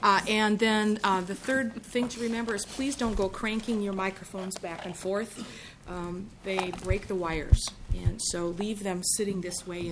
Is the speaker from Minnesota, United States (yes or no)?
yes; Minneapolis, Minnesota, United States; I'm from Minneapolis, and I'm going to chair this division this year.